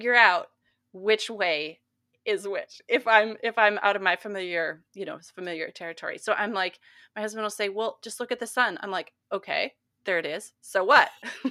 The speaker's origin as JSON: {"language": "English", "region": "Montana", "country": "United States", "tie": "born or raised there", "said": "And I always tell my kids the story of growing up in Montana."}